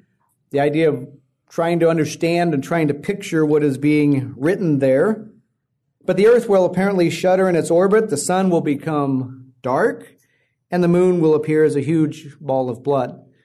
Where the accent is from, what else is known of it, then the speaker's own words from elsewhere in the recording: Midwest, United States; growing up in the Midwest, I saw tornadoes.